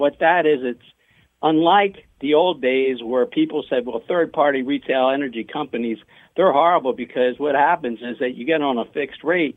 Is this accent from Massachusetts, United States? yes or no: no; New Jersey, United States; I'm from South Jersey, so you know I got a little Philly in me still.